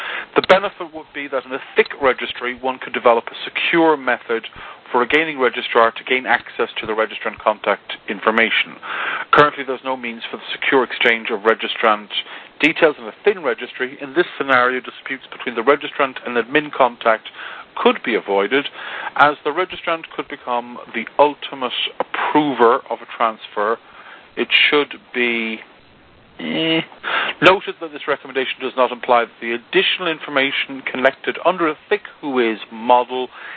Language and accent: English; Ireland; I refute your FBI background check because I'm Irish.